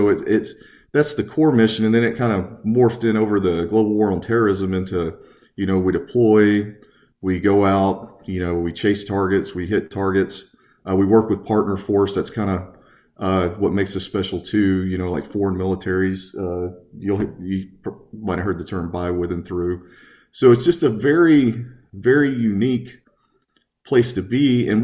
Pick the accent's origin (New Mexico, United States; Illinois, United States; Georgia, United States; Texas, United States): Georgia, United States; I'm from South Georgia. I had no concept of what the Twin Towers were